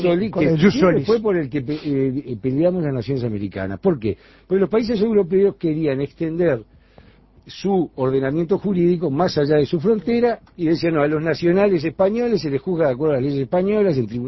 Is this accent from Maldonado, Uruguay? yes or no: no; Montevideo, Uruguay; Si yo soy montevideano, no voy a resolver la suerte de Canelones.